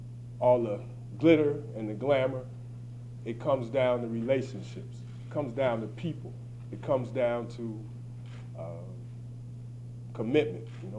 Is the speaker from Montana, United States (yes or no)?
no; Cincinnati, Ohio, United States; You know, growing up in Cincinnati, I've been a fan of MAC basketball for a long time.